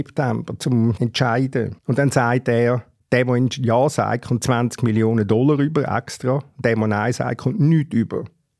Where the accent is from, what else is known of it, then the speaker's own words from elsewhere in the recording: Switzerland; So zumindest bin ich Demokratie verstanden als Schweizer.